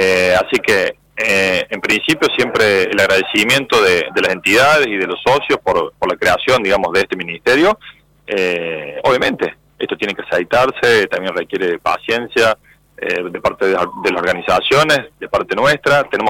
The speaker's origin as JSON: {"language": "Spanish", "town": "San Justo", "region": "Santa Fe", "country": "Argentina", "said": "En mi caso soy de San Justo"}